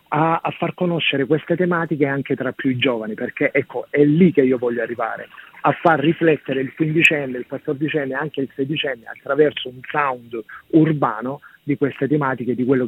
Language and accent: Italian; Nardò, Apulia, Italy; nella località attorno al mio paese, Nardò, di cui sono appunto originario.